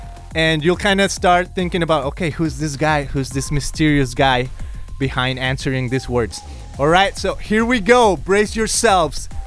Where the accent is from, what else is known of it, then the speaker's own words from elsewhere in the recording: Mexico; English is a second language; I'm from Mexico, so I always excuse myself with my accent.